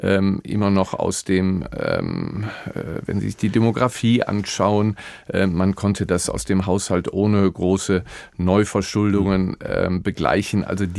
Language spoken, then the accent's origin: German; Neuss, North Rhine-Westphalia, Germany; Ich bin in Neuss groß geworden, eine katholische, konservative Stadt, auch im CDU-Milieu.